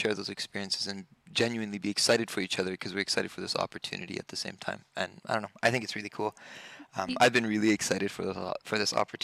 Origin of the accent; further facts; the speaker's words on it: Spanish Lookout, Cayo District, Belize; Yeah, so I was born here in Spanish Lookout, which is a small little community. So Belize is a country of about 300 to 400,000 people. The town we grew up in is about 2,000 people.